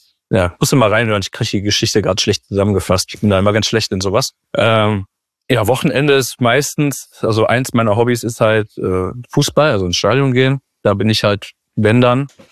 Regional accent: Duisburg, North Rhine-Westphalia, Germany; Ich bin froh, in Duisburg aufgewachsen zu sein irgendwie. Ist halt so ein bisschen Teil meiner Identität, irgendwie Duisburg.

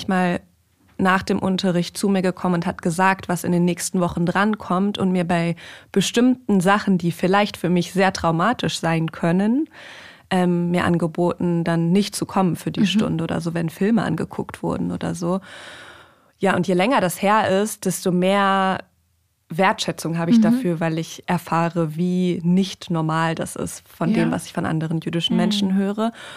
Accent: Hanover, Lower Saxony, Germany; mit dem Judentum aufgewachsen. Ich komme aus Hannover ursprünglich und bin dort von meiner Mutter immer mitgenommen worden in die liberale Gemeinde.

